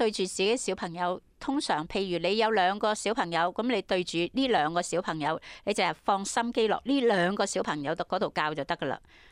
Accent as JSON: {"language": "Chinese", "country": "Hong Kong", "said": "我们香港人叫它做第四波的疫情"}